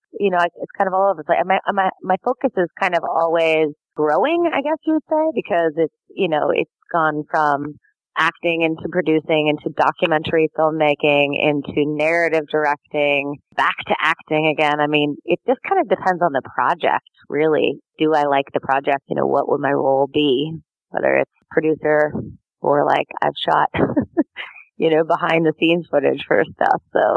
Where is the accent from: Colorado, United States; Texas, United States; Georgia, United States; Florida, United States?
Colorado, United States; And, you know, I grew up in Colorado, and the thing to do there was ski